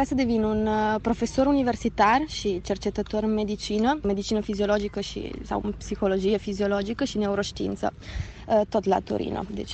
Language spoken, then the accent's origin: Romanian; Romania; now in Italy; deci nu mi-aș fi imaginat niciodată că voi primi felicitări din partea autorităților din țara mea natală după atâția ani de când locuiesc în Italia, deci de când eu nu mai sunt în România.